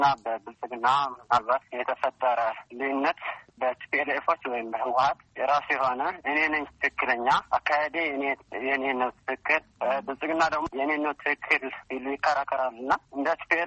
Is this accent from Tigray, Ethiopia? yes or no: yes; Tigray, Ethiopia; እኛ የትግራይ ህዝቦች እንደ ትግራይ ማለት ነው፣ እንደ አንድ የትግራይ ልጅ ተወላጅ